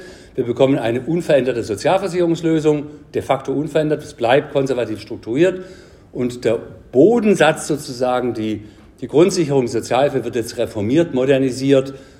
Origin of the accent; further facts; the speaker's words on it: Baden-Württemberg, Germany; Oder ich als Schwabe, Kehrwoche.